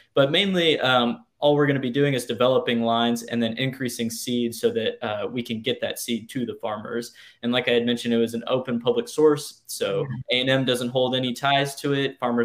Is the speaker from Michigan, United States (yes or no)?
no; Palacios, Texas, United States; Even visiting my hometown down in Palacios, our pond and our property was all dried up.